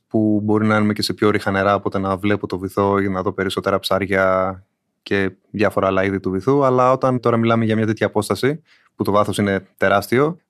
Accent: Athens, Attica, Greece; Δεν είμαι από νησί, από την Αθήνα είμαι.

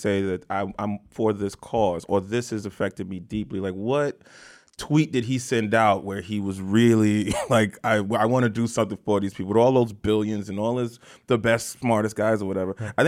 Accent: New York, United States; We're from New York, man.

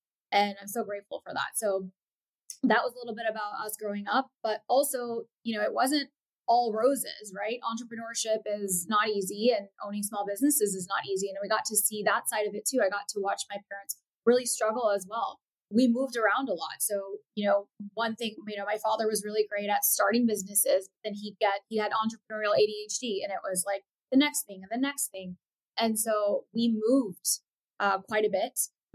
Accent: Chicago, Illinois, United States; born there; my parents immigrated to the U.S., to Chicago. They met in Chicago, and I was born in Chicago in the late 70s.

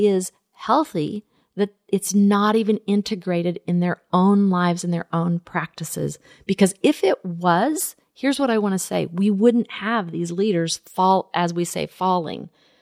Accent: Southern United States, United States; accent: Southern; That's my Southern accent.

